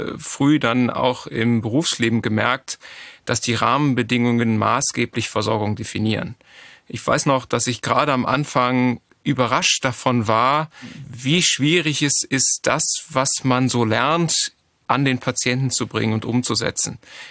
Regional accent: Rhineland, Germany; born there; now in Schleswig-Holstein, Germany; Ich bin gebürtig Rheinländer und im Exil jetzt in Schleswig-Holstein

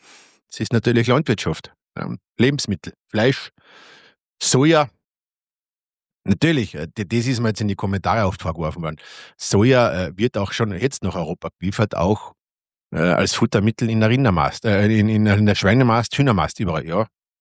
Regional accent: Austria; ich reg mich jetzt als Österreicher, rege mir immer auf

